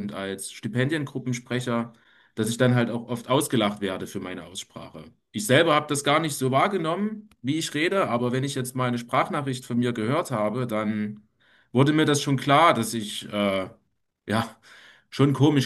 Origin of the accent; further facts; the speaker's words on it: Leipzig, Saxony, Germany; ich bin 33 Jahre alt, ich komme aus Leipzig, bin auch hier geboren